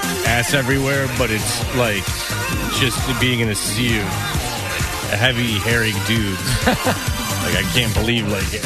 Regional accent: Detroit, Michigan, United States; I'm from Detroit.

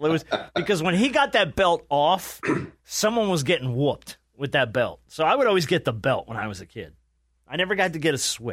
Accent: New Jersey, United States; You know what? I grew up in New Jersey.

